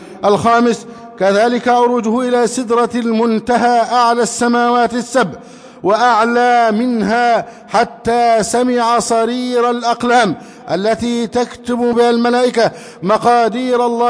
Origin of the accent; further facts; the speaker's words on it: Egypt; اللهم احفظ بلدنا مصر أمنا أمانا سخاء رخاء وسائر بلاد المسلمين.